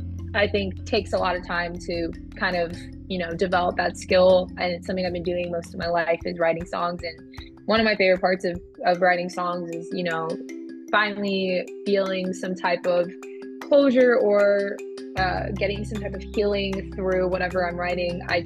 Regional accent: Tampa, Florida, United States; now in Nashville, United States; I'm based in Nashville now, but I'm actually originally from Tampa, Florida, where I grew up.

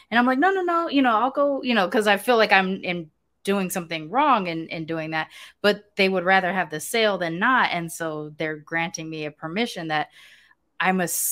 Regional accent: United States; born there; Like, I'm an American. I was born in America. I'm an American citizen.

